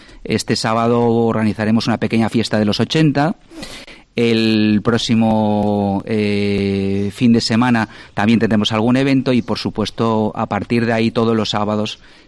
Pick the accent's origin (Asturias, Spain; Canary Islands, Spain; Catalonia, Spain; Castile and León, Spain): Asturias, Spain; no llevo mucho tiempo aquí, yo soy asturiano